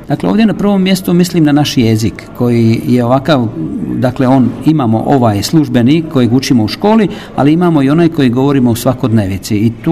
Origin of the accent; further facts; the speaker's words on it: Košute, Split-Dalmatia County, Croatia; kako sam rodom iz Košuta